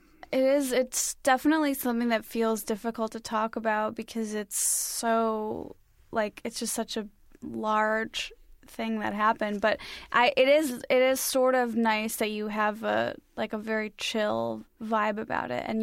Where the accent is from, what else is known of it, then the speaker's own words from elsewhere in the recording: Illinois, United States; now in Los Angeles, United States; See, I live in LA. I grew up in Illinois.